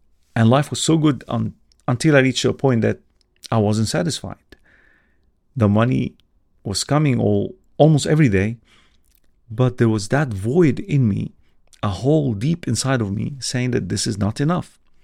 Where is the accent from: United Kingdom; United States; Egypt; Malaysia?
Egypt; Alexandria, Alexandria Governorate; English is a second language; I was born in Egypt, Alexandria City, and growing up